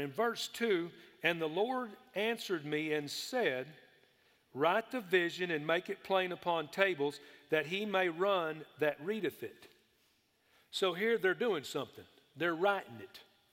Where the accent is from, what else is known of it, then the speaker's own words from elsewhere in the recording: Texas, United States; I was from West Texas, and most of them were all down around Dallas-Fort Worth